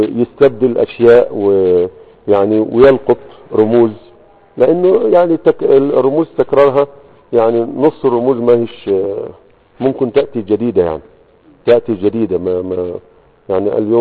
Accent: Egypt; لكن السرادق عندنا في مصر علامة في المأتم للموت

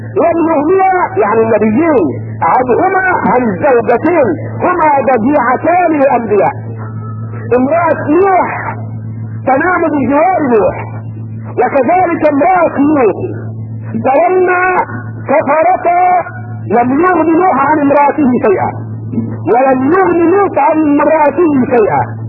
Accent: Egypt; عندنا في مصر وحدها ما لا يقل عن الف قبر

